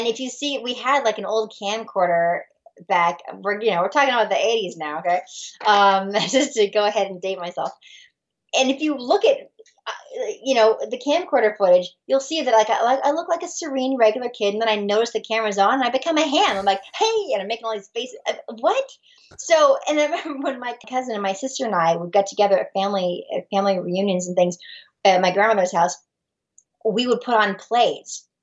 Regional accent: San Diego, California, United States; I'm from San Diego originally.

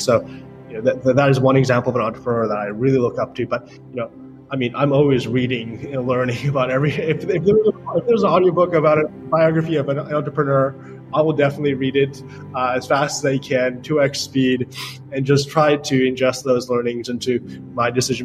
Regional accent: New York, United States; And he also spent time in New York, and I grew up in New York.

